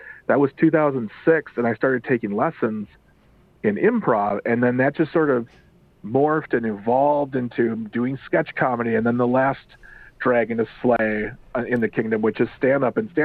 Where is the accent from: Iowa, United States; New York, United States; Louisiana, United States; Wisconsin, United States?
Wisconsin, United States; Waukesha; So I'm born and raised in Wisconsin. I was born in Waukesha.